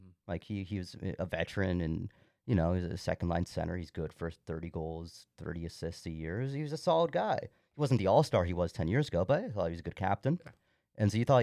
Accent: Barrie, Ontario, Canada; It's always strange, too, because I'm from Barrie, right?

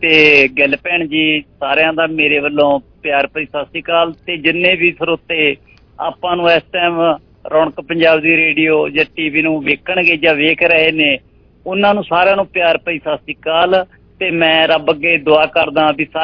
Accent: Lasoi, Punjab, India; ਉਹ ਜਰਗ ਪਿੰਡ ਦੇ ਨਾਲ ਮੇਰਾ ਪਿੰਡ ਲਸੋਈ ਆ

